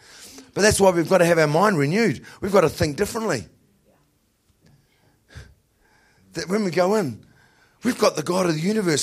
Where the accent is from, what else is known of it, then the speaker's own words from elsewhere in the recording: New Zealand; accent: New Zealand; first thing I had to do there was pray the gift of interpretation on them so they would understand my New Zealand accent.